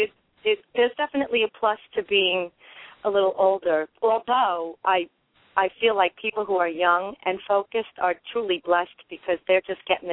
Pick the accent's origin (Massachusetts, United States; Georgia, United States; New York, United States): New York, United States; Queens; now in Long Island, United States; And I grew up in Queens, and I lived on Long Island, and I still live on Long Island in New York.